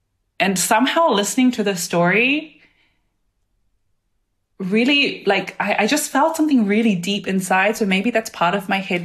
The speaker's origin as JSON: {"language": "English", "country": "New Zealand", "tie": "born or raised there"}